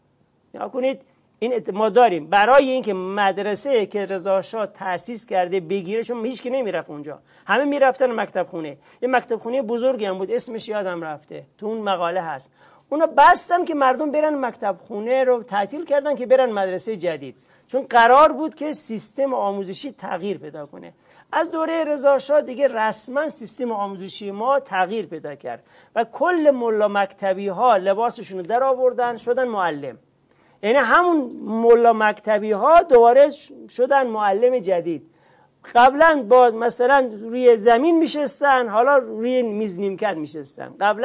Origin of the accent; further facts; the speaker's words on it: Iran; و ما ایرانی ها چون با گلستان سعدی زبان یاد گرفتیم، لهجمون همه شده گلستان سعدی.